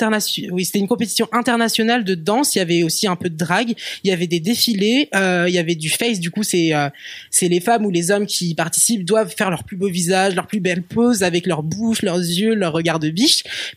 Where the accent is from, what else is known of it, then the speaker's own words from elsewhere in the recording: Rennes, Brittany, France; J'ai grandi à Rennes, en Bretagne.